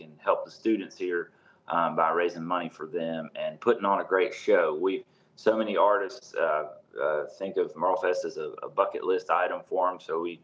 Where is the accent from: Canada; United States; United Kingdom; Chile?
United States; Charlotte, North Carolina; No, man, I'm from Charlotte. I grew up, I went to West Charlotte High School and grew up down there, and lived in the mountains for a long time after I left there